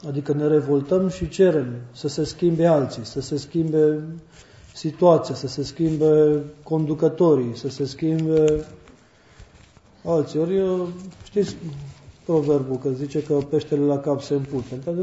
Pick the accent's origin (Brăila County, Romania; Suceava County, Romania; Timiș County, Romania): Timiș County, Romania; Timișoara; Eu eram din Timișoara și vreo două luni de zile mă dădeam pe acasă numai la câteva zile